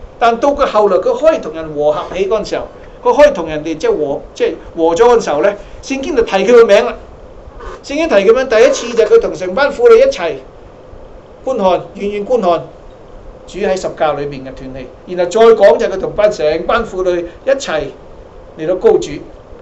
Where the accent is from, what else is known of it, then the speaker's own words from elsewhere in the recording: China; 係啦，我中國人唔中意掉嘢㗎嘛。